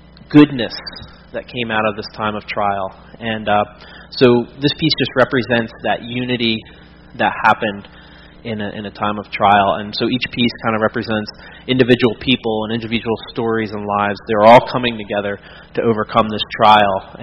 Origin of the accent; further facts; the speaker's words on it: Cape May, New Jersey, United States; I'm an artist from Cape May, New Jersey.